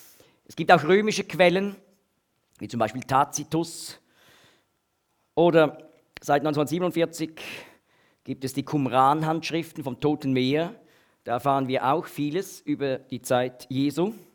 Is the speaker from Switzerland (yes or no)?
yes; Switzerland; accent: Swiss; Das ist also nicht mein Schweizer Akzent, der das auslöst